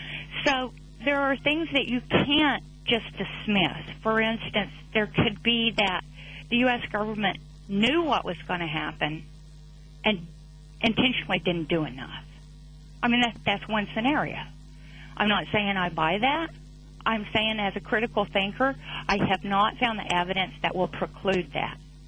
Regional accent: Oklahoma, United States; I'm from Oklahoma.

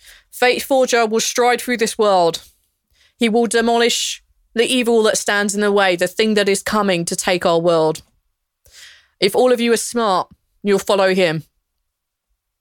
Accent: England, United Kingdom; My life, I'm English.

